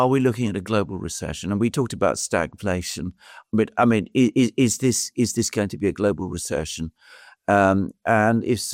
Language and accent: English; United Kingdom; if I can just quickly say something as a British person